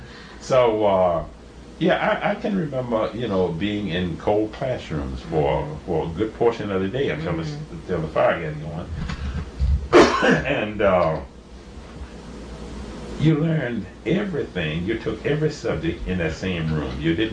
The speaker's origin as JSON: {"language": "English", "town": "Esmont", "region": "Virginia", "country": "United States", "said": "if I went in almost any direction and told persons there, older people, that I was from Esmont, they would say, \"Did you ever know Buster Scott?\""}